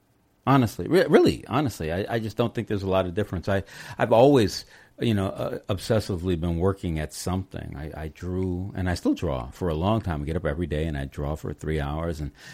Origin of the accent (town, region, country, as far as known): Los Angeles, California, United States